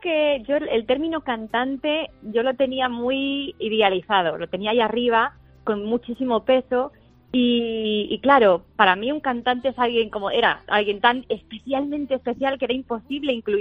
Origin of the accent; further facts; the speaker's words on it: Villaviciosa de Odón, Community of Madrid, Spain; Claro, porque yo soy de Madrid, de Villaviciosa de Odón, y yo hablo así cuando no estoy de servicio